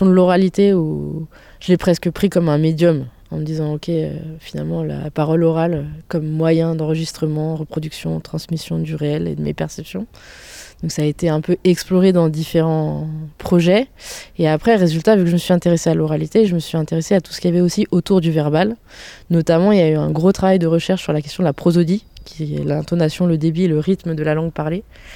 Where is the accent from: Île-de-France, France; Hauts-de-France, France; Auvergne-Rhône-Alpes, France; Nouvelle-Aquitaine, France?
Auvergne-Rhône-Alpes, France; Sallanches; born there; Donc moi, je suis née à Sallanches.